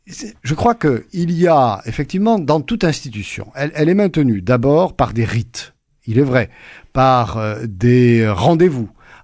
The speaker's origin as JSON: {"language": "French", "region": "Nouvelle-Aquitaine", "country": "France", "said": "Il y en a chez moi en Béarn"}